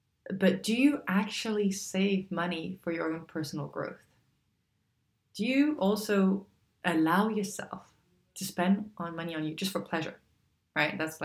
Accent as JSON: {"language": "English", "country": "Hong Kong", "tie": "born or raised there", "said": "growing up in Hong Kong and then traveling a little bit in Southeast Asia and back and forth from Asia into Europe as well."}